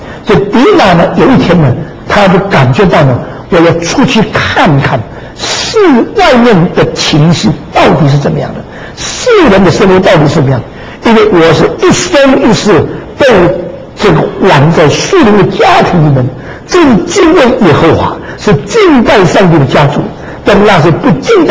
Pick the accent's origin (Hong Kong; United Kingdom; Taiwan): United Kingdom; 我们英国人的有一句话